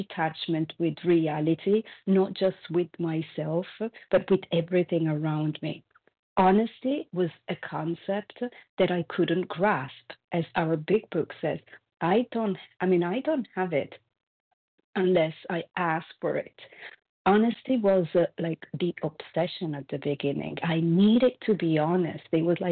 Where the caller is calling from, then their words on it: California, United States; I'm calling from California.